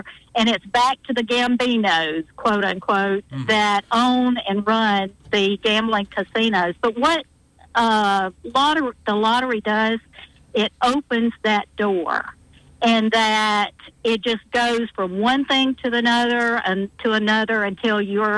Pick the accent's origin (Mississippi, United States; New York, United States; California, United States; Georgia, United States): Mississippi, United States; Laurel; And I'm also from Laurel. Okay, my family lives on the same street that Marsha Blackburn lives on.